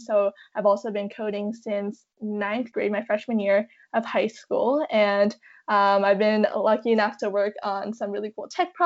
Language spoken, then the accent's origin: English; New York, United States; Yeah, so I'm from New York, about an hour north of New York City, and I started photography when I was in sixth grade